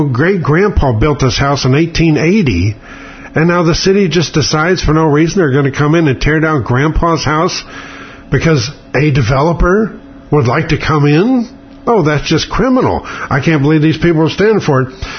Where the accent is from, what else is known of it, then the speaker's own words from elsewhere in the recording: St. Louis, Missouri, United States; I remember as a kid growing up in St. Louis, they took a giant swipe right out of the middle of St. Louis and they turned it into Interstate 40.